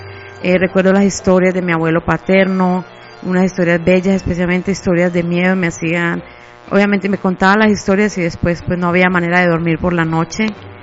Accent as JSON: {"language": "Spanish", "town": "Medellín", "region": "Antioquia", "country": "Colombia", "tie": "born or raised there", "said": "recuerdo mucho, obviamente, las montañas de mi hermosa ciudad Medellín, ya que es un valle rodeado de montañas"}